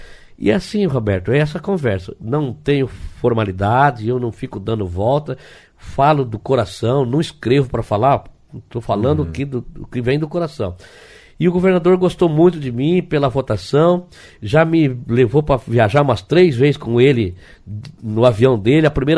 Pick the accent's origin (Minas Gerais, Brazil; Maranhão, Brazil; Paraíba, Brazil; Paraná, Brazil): Paraná, Brazil; Cascavel; Eu sou de Cascavel